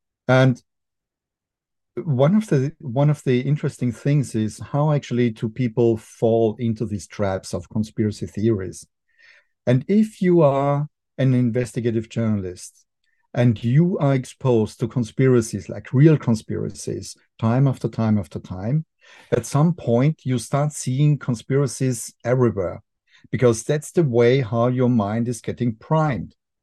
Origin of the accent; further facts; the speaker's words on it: Austria; accent: Austrian; English is a second language; Don't mind my Austrian accent. I try to be as American as I can possibly be in my pronunciation.